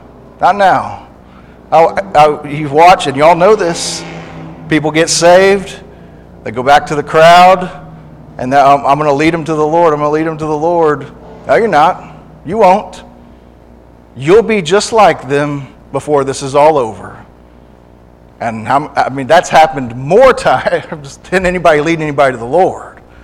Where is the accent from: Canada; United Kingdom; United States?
United States; Corpus Christi, Texas; When I grew up in Corpus, I had some neighbors